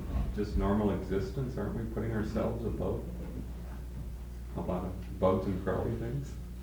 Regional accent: Kansas, United States; I'm from Kansas.

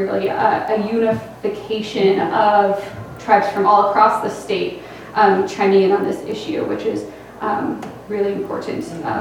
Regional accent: Sacramento, California, United States; Actually, in my hometown of Sacramento, there are salmon in that river

